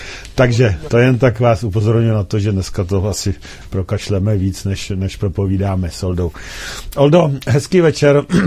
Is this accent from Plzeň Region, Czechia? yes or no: yes; Plzeň, Plzeň Region, Czechia; Oba dva jsme z Plzně, takže víme, o co jde